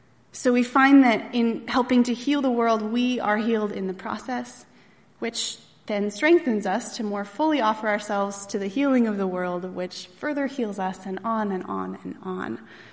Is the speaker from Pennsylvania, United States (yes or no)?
yes; Erie, Pennsylvania, United States; Growing up in Erie, Pennsylvania, I had all of my needs and most of my desires provided for.